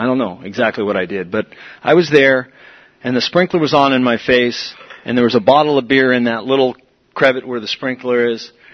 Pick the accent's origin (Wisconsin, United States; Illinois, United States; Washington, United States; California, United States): California, United States; San Diego; I was 15 years old, and I grew up here in San Diego. I grew up in Ocean Beach in the 70s.